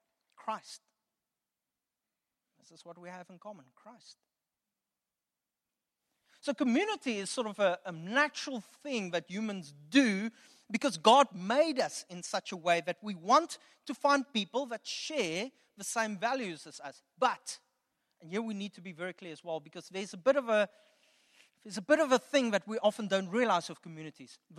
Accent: Kimberley, Northern Cape, South Africa; born there; I wasn't born there. I was born in Kimberley.

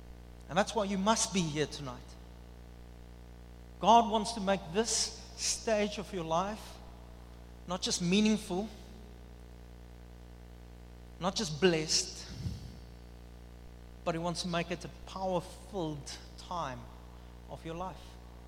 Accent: Upington, Northern Cape, South Africa; Now, I don't know about you, but I'm from Upington. You guys know where is Upington? That's north. That's in the Kalahari Desert.

